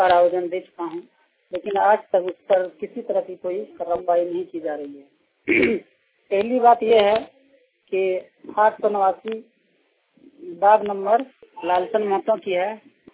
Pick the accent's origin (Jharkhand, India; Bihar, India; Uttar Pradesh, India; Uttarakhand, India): Jharkhand, India; Chandi; ग्राम चांदी, पंचायत चांदी, प्रखंड देवर, जिला देवघर, झारखंड का निवासी हूँ।